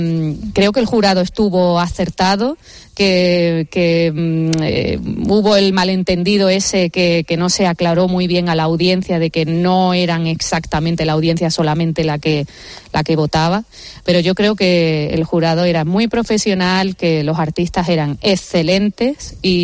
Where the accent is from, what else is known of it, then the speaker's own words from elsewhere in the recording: Málaga, Andalusia, Spain; also born or lived in Castilla-La Mancha; Yo soy malagueña y manchega, o sea, que yo tengo de todo. Y feliz y orgullosa hoy día, a mis 43 años, ya casi 44, puedo decirlo.